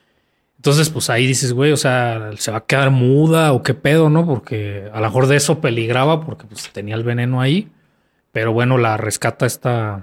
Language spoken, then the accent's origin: Spanish; Mexico; yo como mexicano que tampoco consumía eso